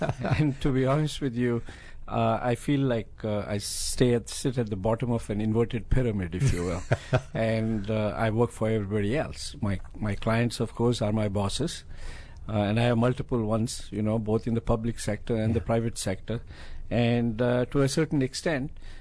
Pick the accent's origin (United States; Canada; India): India; Well, you know, in where I come from, I come from India, everything is extremely competitive.